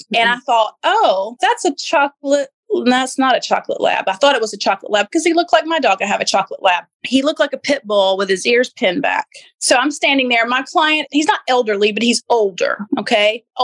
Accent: Shelby, North Carolina, United States; I have a family. I'm from the South. We do odd. Okay. You feel me? I mean, I'm from Shelby, North Carolina. We do a little odd.

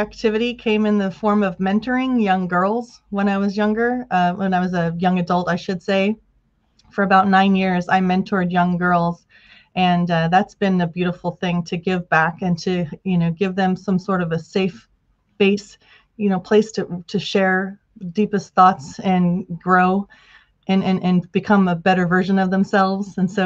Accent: Reno, Nevada, United States; now in Walnut Creek, United States; Well, I'm from Reno, Nevada originally, and now I live in Walnut Creek, California.

